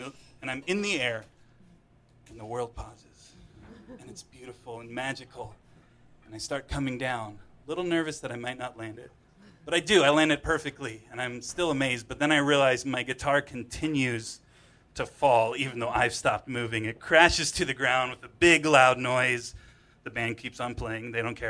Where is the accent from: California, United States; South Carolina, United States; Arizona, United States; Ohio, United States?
California, United States; So I grew up in Orange County in a very conservative family, very religious, very Christian.